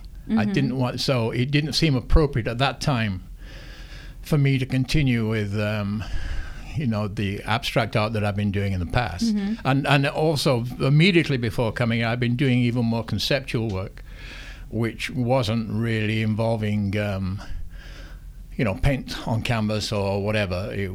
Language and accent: English; England, United Kingdom; moved away as an adult; also born or lived in Bahamas; Well, I'm originally from England. I came here in 1973 as a teacher of art, initially over in San Salvador